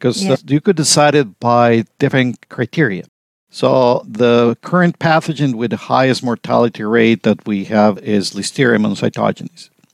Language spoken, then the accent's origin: English; Mexico; moved away as an adult; now in United States; when I started my bachelor's degree in food science back in Mexico. I'm originally from Mexico.